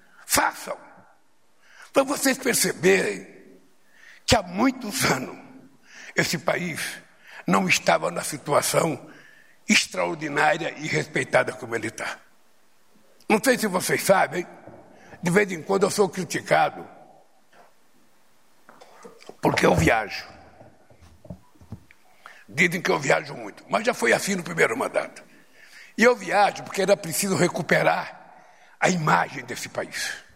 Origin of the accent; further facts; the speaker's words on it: Brazil; A diferença é que ele é coreano e eu sou brasileiro.